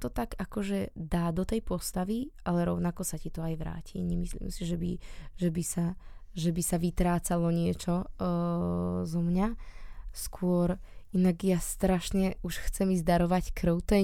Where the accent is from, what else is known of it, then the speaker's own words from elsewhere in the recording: Rovinka, Bratislava Region, Slovakia; Teraz prezradím, odkiaľ som, ale my v Rovinke robíme teraz kvapku krvi